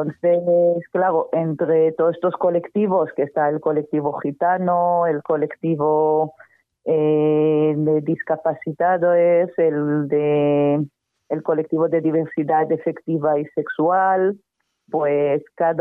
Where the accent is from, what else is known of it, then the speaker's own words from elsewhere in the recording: Israel; now in Zaragoza, Spain; yo estoy en Israel, yo soy de Israel